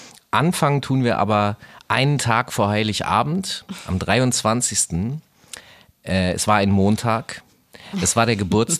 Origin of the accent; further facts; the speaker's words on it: Northern Germany, Germany; und ich komme aus Norddeutschland